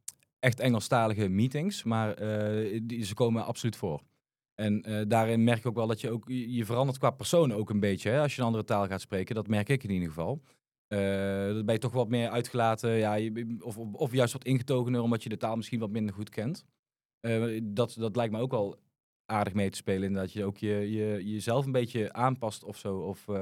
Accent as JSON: {"language": "Dutch", "country": "Netherlands", "said": "maar wat zijn de valkuilen die wij als Nederlanders hebben in een multiculturele samenleving?"}